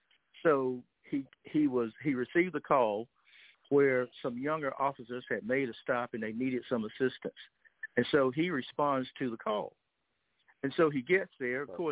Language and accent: English; Georgia, United States; what happened in Georgia, in my home state